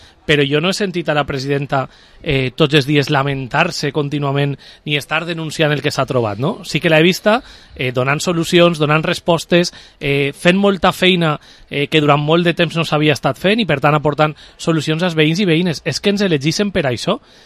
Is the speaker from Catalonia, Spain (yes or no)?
no; Vila-real, Valencian Community, Spain; Crec que és un acte que representa també molt bé com som la gent de Vila-real, no?